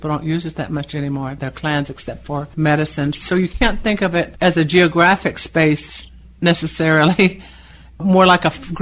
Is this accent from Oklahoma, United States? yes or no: yes; Mankiller Flats, Oklahoma, United States; So I'm from Mankiller Flats.